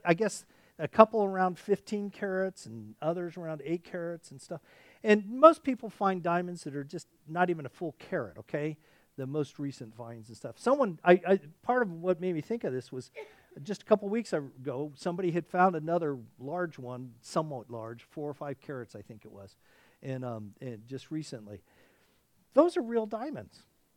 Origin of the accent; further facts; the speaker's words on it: Arkansas, United States; born there; I was born in Arkansas.